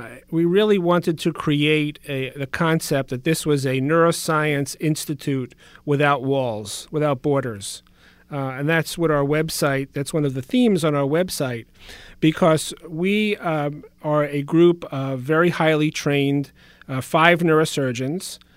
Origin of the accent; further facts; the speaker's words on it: Brooklyn, New York, United States; I grew up in Brooklyn, and Hackensack University Medical Center recruited me to be their chief and to start the program in pediatric neuroscience.